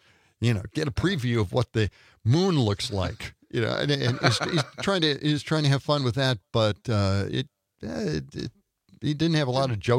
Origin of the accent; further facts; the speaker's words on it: Milwaukee, Wisconsin, United States; You know, I'm from Milwaukee, and there's quite the Polish population there, too.